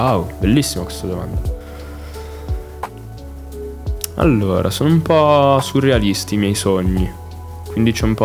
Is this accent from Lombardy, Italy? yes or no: no; Genoa, Liguria, Italy; perché sono di Genova